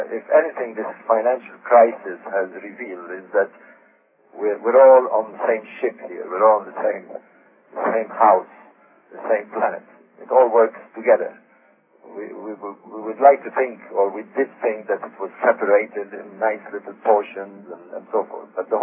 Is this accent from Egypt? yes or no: yes; Alexandria, Alexandria Governorate, Egypt; I come from Alexandria, by the way. I'm a native of Alexandria.